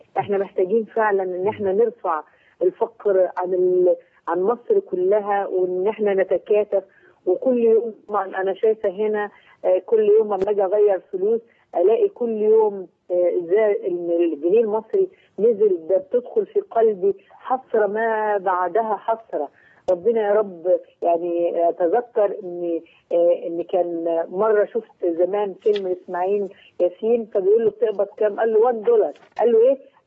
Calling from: Kuwait; انا بكلمكم من الكويت وقاعده يعني قدام الحلقه يعني في منتهى السعاده

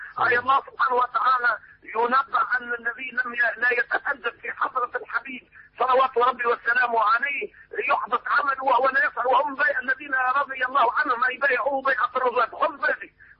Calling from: Tunisia

